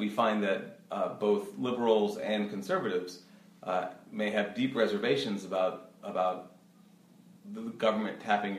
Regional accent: Philadelphia, Pennsylvania, United States; This was near Philadelphia.

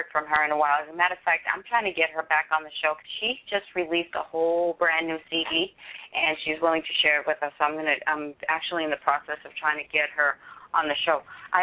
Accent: Massachusetts, United States; accent: Boston; if you really want to hear my Boston accent, you got to ask me to go park the car in Harvard Yard

